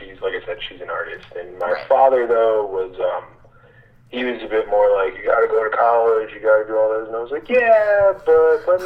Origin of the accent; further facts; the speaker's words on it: New York City, New York, United States; I'm originally from Queens. I grew up in New York City.